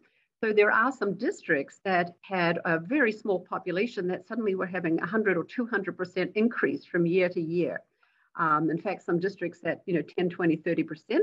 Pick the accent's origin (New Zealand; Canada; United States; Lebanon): New Zealand; So I grew up in New Zealand, and as a young woman, I did the New Zealand version